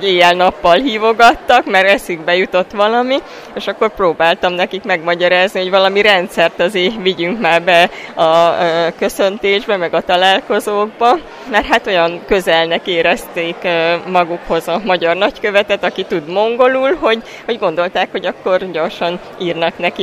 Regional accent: Hungary; igazából én azt szeretném, hogy akárhová megyek, legyek büszke arra, hogy magyar vagyok, és a mongoloknak legyen jó véleményük Magyarországról.

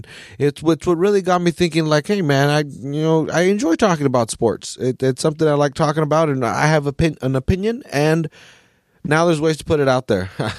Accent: Salinas, California, United States; I'm from Salinas. You know, Salinas is such a great, awesome soccer town

